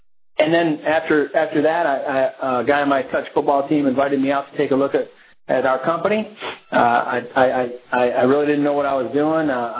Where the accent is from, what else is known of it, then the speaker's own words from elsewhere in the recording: Flint, Michigan, United States; But I grew up in Flint, Michigan. I come from 10 kids.